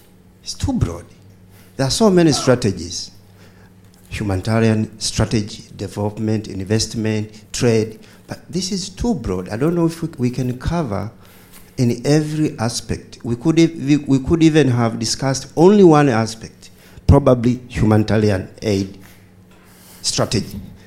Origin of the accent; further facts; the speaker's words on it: Tanzania; English is a second language; I'm from Tanzania.